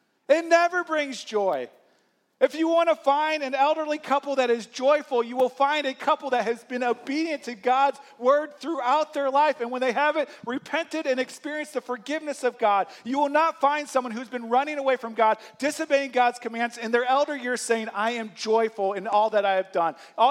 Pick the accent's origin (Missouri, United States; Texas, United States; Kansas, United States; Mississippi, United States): Missouri, United States; St. Louis; Part of my story is I grew up in St. Louis, and I'll tell this story quickly. Some of you know it, but I grew up in St. Louis.